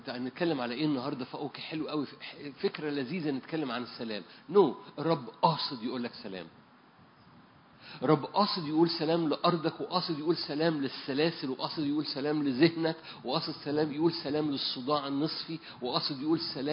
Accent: Port Said, Port Said Governorate, Egypt; بالمناسبة بلدنا غالية، مش بلدنا بورسعيد بس، بلدنا مصر اللي فيها بورسعيد برضو

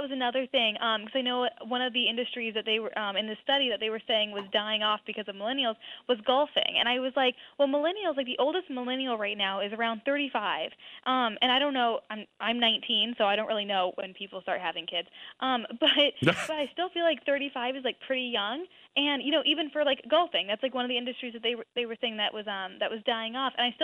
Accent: Florida, United States; now in New York City, United States; I'm from Florida, and like now I live in New York City, which there's no golf courses anywhere.

